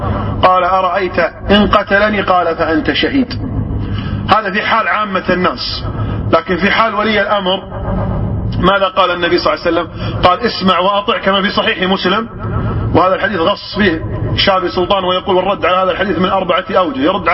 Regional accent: Kuwait; بعض القبائل التي عملت يعني المزاين عندنا في الكويت

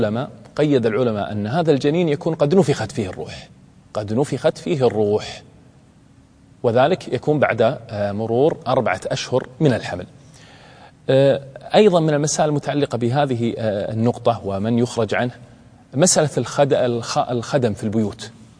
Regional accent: Kuwait; عندنا في الكويت

